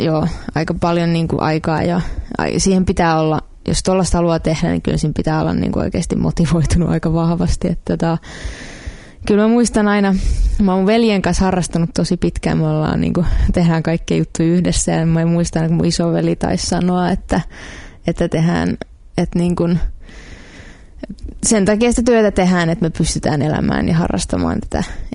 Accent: Kivijärvi, Central Finland, Finland; No lähtöisin Keski-Suomesta, tällainen tosi pieni pieni kylä siellä Keski-Suomessa kuin Kivijärvi. Todella kaunis paikka, aivan mielettömän kaunis alue, mutta se on siis tosi pikku kyllä, ehkä 1000 asukasta

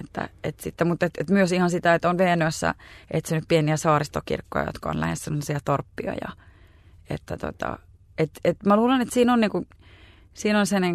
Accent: Helsinki, Uusimaa, Finland; Asuin lapsuuteni Katajanokalla ja tuomiokirkko oli siinä, mä kävin Kaisaniemessä koulua

